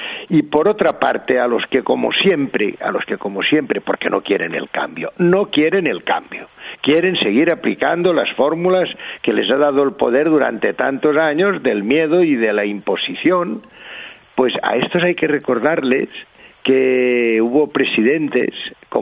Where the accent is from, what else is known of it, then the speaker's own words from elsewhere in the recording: Catalonia, Spain; Yo como catalán entiendo un poco de lo del mercado y lo de los mercaderes, ¿verdad?